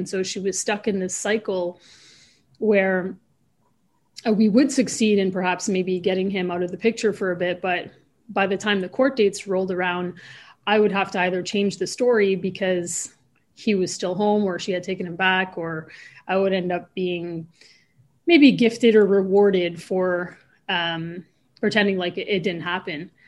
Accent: Ontario, Canada; I grew up in Northern Ontario, Canada. As you mentioned, I'm French Canadian Ojibwe. So First Nations Ojibwe. And my dad is from Quebec. That's the French part in me. And my mother is from Northern Ontario.

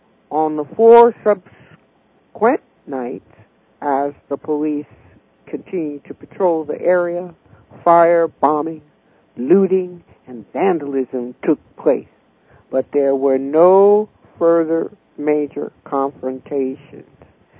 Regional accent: Englewood, New Jersey, United States; Now, I grew up in Englewood.

